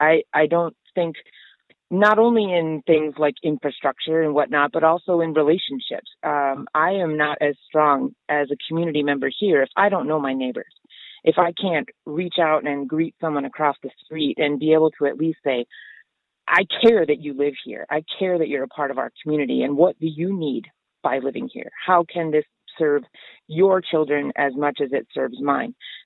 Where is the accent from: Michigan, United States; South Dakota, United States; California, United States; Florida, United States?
South Dakota, United States; Flandreau; I live in Flandreau, South Dakota, and I'm born and raised in Flandreau and moved back here